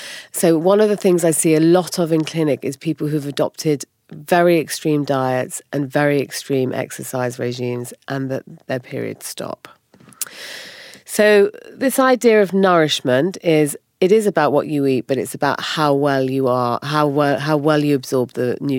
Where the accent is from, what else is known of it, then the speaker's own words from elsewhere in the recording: Germany; I grew up in Germany. I ate a lot of sauerkraut.